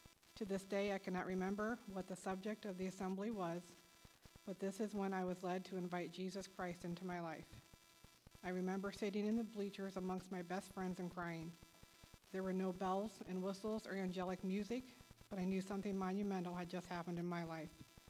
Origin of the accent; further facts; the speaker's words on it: Upper Sandusky, Ohio, United States; also born or lived in Bucyrus, Ohio; I'm the oldest of three siblings, and I was born in Bucyrus, Ohio.